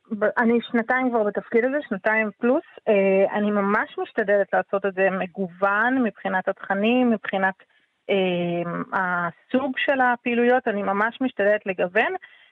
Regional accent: Northern District, Israel; שם נולדתי, שם גדלתי, גם זוגתי, שתינו מרמת הגולן.

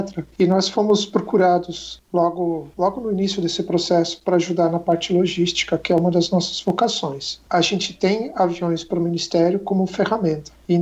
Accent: Curitiba, Paraná, Brazil; moved away as an adult; Eu sou natural de Curitiba, cresci lá e fui enviado como missionário para a Amazônia pela nossa igreja, a Igreja Irmãos Menonitas, no final da década de 90.

